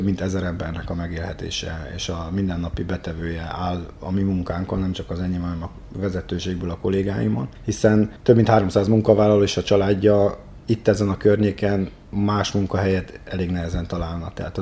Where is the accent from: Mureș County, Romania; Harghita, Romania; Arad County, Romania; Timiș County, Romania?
Arad County, Romania; Arad; most azért, mert aradi vagyok, kicsit az aradiak előnyben vannak